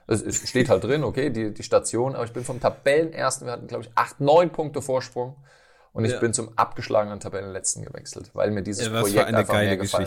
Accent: Odenwald, Germany; denn ich komme aus dem Odenwald, aus einem 600-Seelendörfchen. Und da ist es nur grün außenrum.

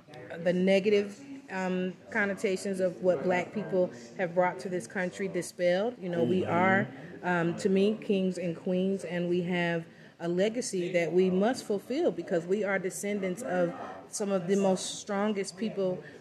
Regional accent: New Jersey, United States; also born or lived in Philadelphia / South Carolina; I was born in Philadelphia, and I was also raised in New Jersey and in South Carolina.

